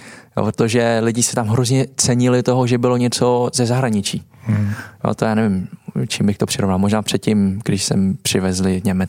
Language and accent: Czech; Olomouc, Olomouc Region, Czechia; jsme stejně z Moravy. No, tak jak, my jsme vyrusali v Olomouci totiž.